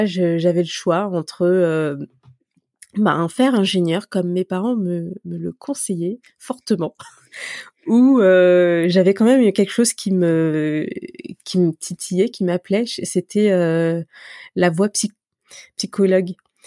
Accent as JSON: {"language": "French", "town": "Élancourt", "region": "Île-de-France", "country": "France", "tie": "born or raised there", "said": "J'ai grandi dans les Yvelines, okay. À Élancourt, très précisément."}